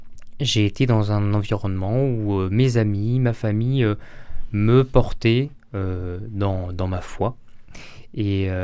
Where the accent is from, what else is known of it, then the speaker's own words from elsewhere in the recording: Le Puy-en-Velay, Auvergne-Rhône-Alpes, France; Et j'ai grandi au Puy-en-Velay. Ce lieu m'a beaucoup marqué et a beaucoup compté, je crois, dans ma vocation.